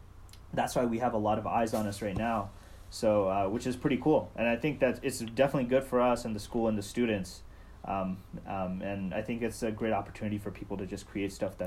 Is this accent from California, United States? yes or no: yes; California, United States; I grew up in the Bay Area. So I went to school here for most of my life and ended up staying in the Bay Area.